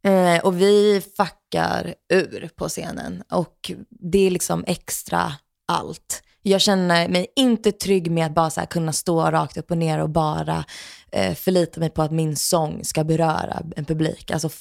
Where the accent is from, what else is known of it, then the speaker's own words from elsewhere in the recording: Stockholm, Stockholm County, Sweden; jag är så här född och uppvuxen i Stockholm, innerstad.